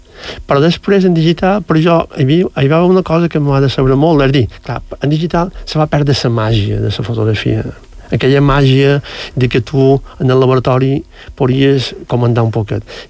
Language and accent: Catalan; Balearic Islands, Spain; estic superbé a la meva illa, però jo d'un continent i disfruto moltíssim de... Clar, jo també som, ho diré, diguem, sense pretensions, un poc que coneixedor de la meva illa, conec molt Mallorca